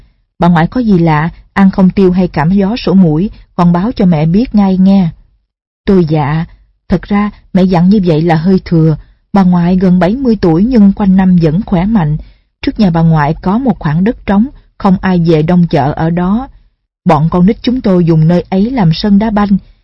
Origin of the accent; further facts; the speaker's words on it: Tam Ky, Quang Nam, Vietnam; Tôi sinh ra và lớn lên ở Tam Kỳ